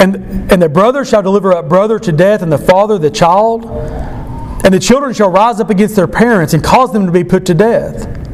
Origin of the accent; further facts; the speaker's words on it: United States; extremely thankful to be an American, to have been born in this country.